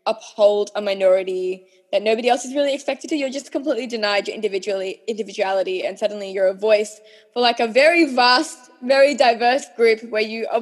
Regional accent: Australia; born there; I was born here in Australia. I'm 22. I haven't travelled yet.

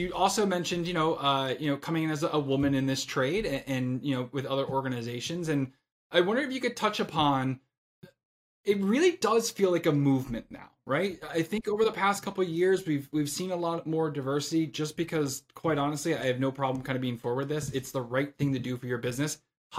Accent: United States; We owned a Dairy Queen back where I grew up in the States.

